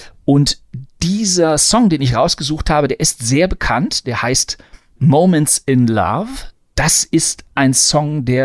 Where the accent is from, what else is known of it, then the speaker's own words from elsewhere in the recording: Bonn, North Rhine-Westphalia, Germany; Ich war zwar nicht im Freibad, sondern irgendwie in meiner Heimatstadt Bonn und bin da mit irgendeinem rumpeligen Rad durch die Gegend gefahren